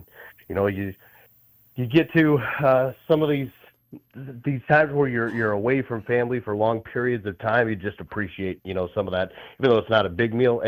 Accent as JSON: {"language": "English", "region": "Nebraska", "country": "United States", "said": "I'm actually from South Central part of Nebraska."}